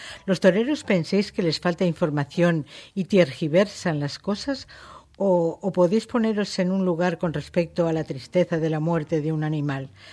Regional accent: Caudiel, Valencian Community, Spain; De Caudiel, de la provincia de Castellón.

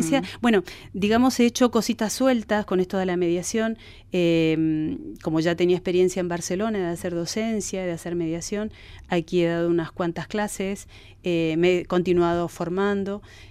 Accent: Argentina; moved away; cuando he ido a Argentina sentía eso, bueno, añoro y soy argentina hasta la médula, pero también ahora tengo mi familia aquí hecha

